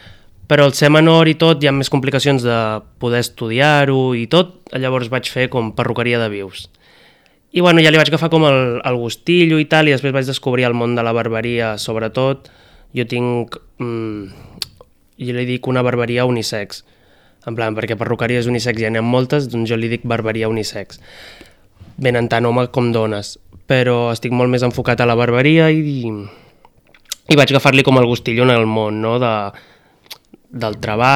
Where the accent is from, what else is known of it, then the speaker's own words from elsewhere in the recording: Cassà de la Selva, Catalonia, Spain; jo sóc de Cassà de la Selva de tota la vida. Jo des de P3 fins a quart de l'ESO vaig estar estudiant allà.